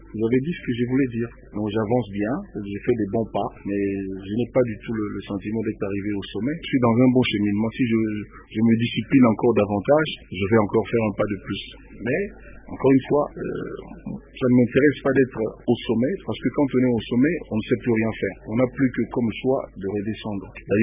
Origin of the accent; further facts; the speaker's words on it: Kisangani, Tshopo, DR Congo; born there; Mon Akin était, je suis né à Kisangani.